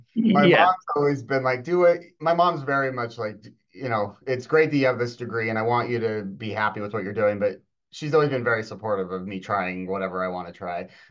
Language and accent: English; Salt Lake City, Utah, United States; I grew up in Salt Lake City, Utah, which there's actually quite a bit of TV film there, but I didn't really know anything about the industry.